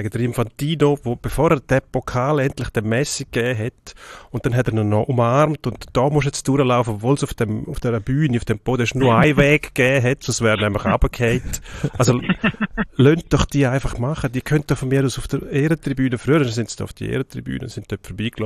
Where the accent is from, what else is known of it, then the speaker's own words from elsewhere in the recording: Argentina; Ja, wir als Argentinier hängen natürlich der Triumph und die Freude und Vorfreude.